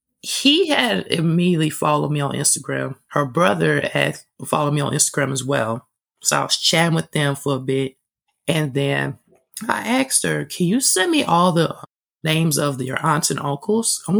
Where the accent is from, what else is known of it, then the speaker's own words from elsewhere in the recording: Dayton, Ohio, United States; born there; I told her I was born in 1990 and I was born in Dayton, Ohio.